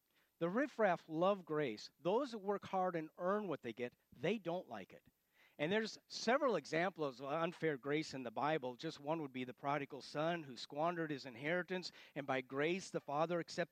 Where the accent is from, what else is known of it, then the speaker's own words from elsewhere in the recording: Illinois, United States; I'm from Illinois and I think we're on record.